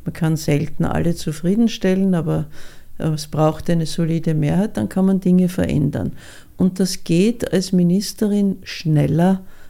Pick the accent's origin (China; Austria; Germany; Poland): Austria; Vienna; now in Burgenland, Austria; meine Mutter ist ja aus dem Burgenland, ich bin zwar in Wien aufgewachsen, also geboren und aufgewachsen